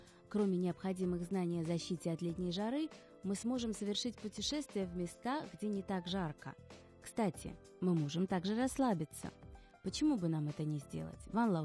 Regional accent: Belarus; now in Beijing, China; Я из Беларуси, это северо-запад, и я привыкла немного к другому климату.

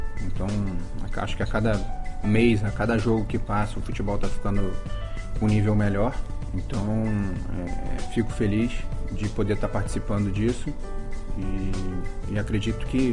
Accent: Rio de Janeiro, Brazil; Só tinha eu nascido no Rio de Janeiro ali. Então, eu era o único jogador que nasceu no Rio de Janeiro e estava jogando a final no lugar onde eu fui torcedor durante anos. Então, eu ia para o Maracanã andando para assistir jogo.

